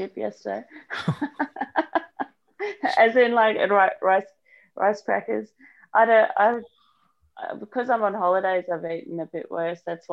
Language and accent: English; South Africa; I'm South African